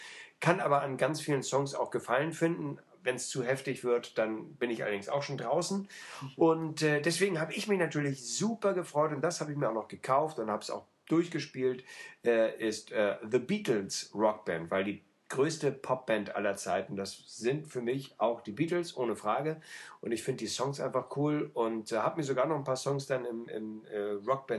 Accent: Hamburg, Germany; Das hat mich natürlich als Hamburger gestört

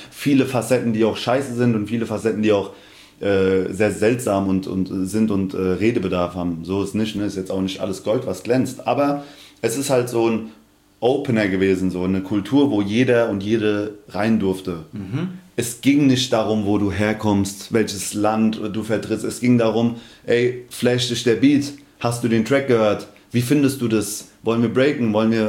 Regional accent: Aschaffenburg, Bavaria, Germany; born there; also born or lived in Hanau / Darmstadt; Ich bin in Aschaffenburg geboren.

